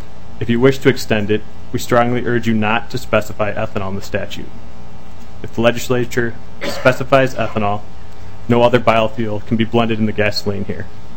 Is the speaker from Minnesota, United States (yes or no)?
yes; St. Paul, Minnesota, United States; I myself was born and raised in St. Paul, attended Crete and Durham Hall for high school